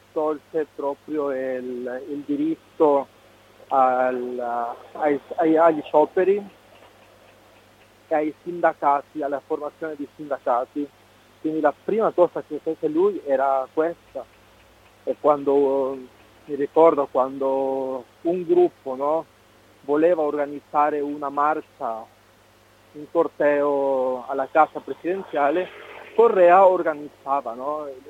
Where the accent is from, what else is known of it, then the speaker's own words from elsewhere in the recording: Ecuador; now in Italy; tanti stranieri che non trovando lavoro nel mio paese rubano, si dedicano al sicariato, hanno applicato una cosa simile al pizzo che si chiama las vacunas, quindi tutti i locali, adesso che sono andato in Ecuador ho visto che tutti i locali erano chiusi